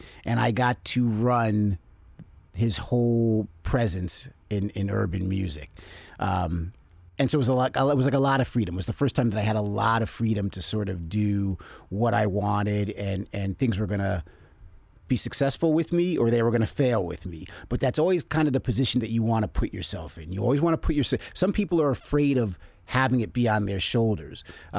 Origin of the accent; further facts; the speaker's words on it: Connecticut, United States; You know, I grew up in Connecticut, so it's interesting when you're from the West Coast, right?